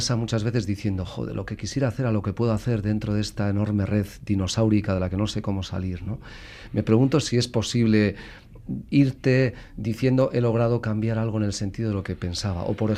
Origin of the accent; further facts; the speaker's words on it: Basque Country, Spain; los vascos, caristios, bárdulos y autrigones, somos muy de tribus